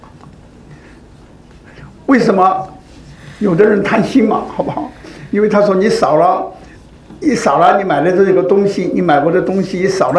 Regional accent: China; 这个很像这个我们中国人都把它叫做善意的谎言

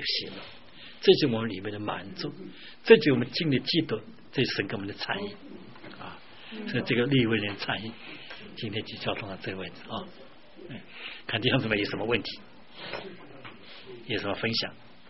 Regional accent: China; 那我们中国人啊，你想想一个在中国人社会当中知道这个臭闻呢

